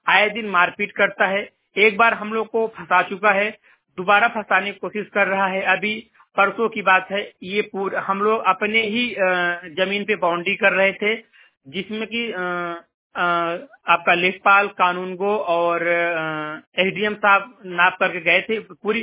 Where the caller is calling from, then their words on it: Kanaura, India; मैं कनौरा ग्राम सभा से बात कर रहा हूँ। मेरे गांव का नाम है कनौरा बोरे खुशहाली।